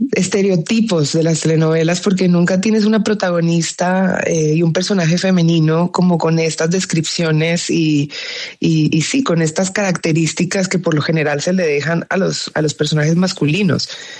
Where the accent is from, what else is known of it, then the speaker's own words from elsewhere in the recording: Colombia; obviamente soy colombiana, soy paisa, soy costeña, siempre he tenido como esa dualidad de identidades. Ahora ya no es dualidad, ahora hay más. Y ahora se sumó el norte de México